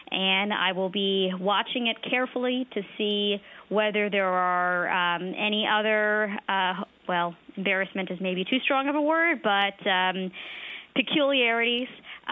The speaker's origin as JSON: {"language": "English", "region": "Florida", "country": "United States", "tie": "born or raised there", "said": "Yeah, Florida, my home state."}